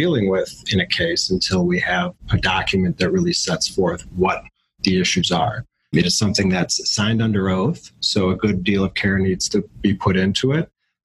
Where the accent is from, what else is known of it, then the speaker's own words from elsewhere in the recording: Northbrook, Illinois, United States; I grew up in Northbrook, Illinois.